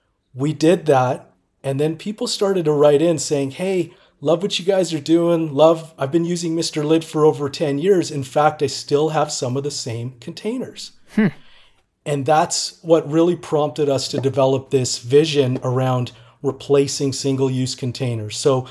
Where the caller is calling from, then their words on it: British Columbia, Canada; I am calling from British Columbia, Canada